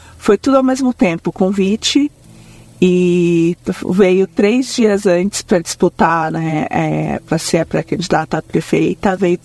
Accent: São Luís, Maranhão, Brazil; also born or lived in Brasília; Eu nasci em Brasília, okay. Mas eu passei a minha infância em São Luís, no Maranhão. Meus pais são separados, então eu passei com a minha mãe dos 3 aos 13 anos.

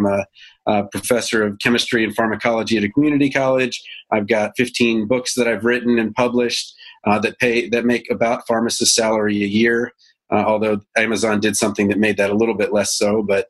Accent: Baltimore, Maryland, United States; now in Iowa, United States; I'm originally from Baltimore, D.C. I married an Iowan, so I ended up moving to Iowa.

